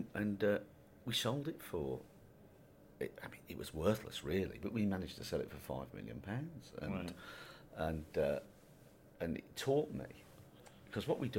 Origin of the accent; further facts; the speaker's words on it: England, United Kingdom; So I said, I'm English, you know. I'm just going home.